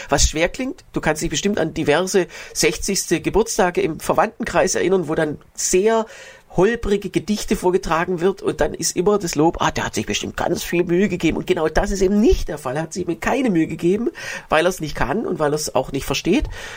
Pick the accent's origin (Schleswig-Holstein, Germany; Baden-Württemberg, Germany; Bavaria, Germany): Baden-Württemberg, Germany; Öhringen; Ich bin ja in Öhringen zur Schule gegangen